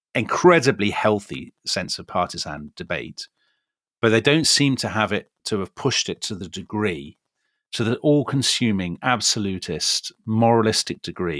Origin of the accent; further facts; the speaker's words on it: Australia; it's shocked as an Australian to hear Australian politics summarized in episode one as stable and sane